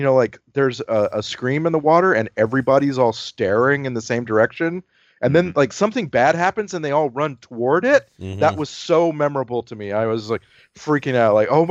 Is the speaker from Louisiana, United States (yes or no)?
no; South Padre Island, Texas, United States; Like, I grew up on South Padre Island in the Gulf of Mexico